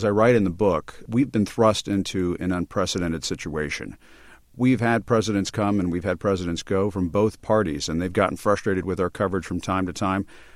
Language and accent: English; United States; this is well within my lane as a journalist and as an American